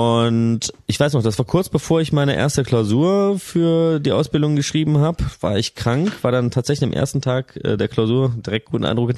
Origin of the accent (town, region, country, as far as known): North Rhine-Westphalia, Germany